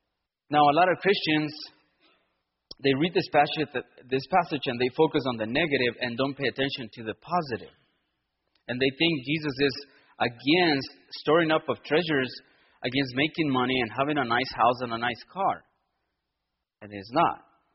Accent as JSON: {"language": "English", "town": "El Paso", "region": "Texas", "country": "United States", "said": "Well, you know, we're from El Paso, we come from Calvary Chapel, and we're going on a tour to the seven churches."}